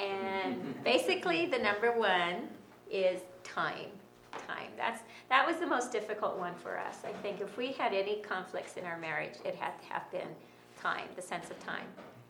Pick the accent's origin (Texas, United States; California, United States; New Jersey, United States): Texas, United States; born there; And I was born in Texas. Come from a very large family of 12 of us, and I'm middle child.